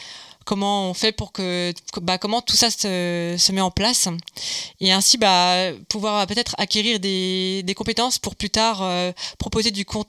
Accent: Brittany, France; parce qu'à la base, je suis bretonne, moi.

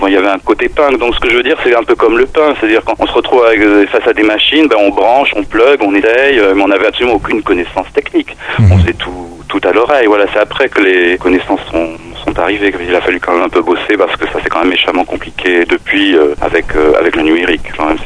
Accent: France; Le problème, c'est qu'on est français, c'est sur ça le problème.

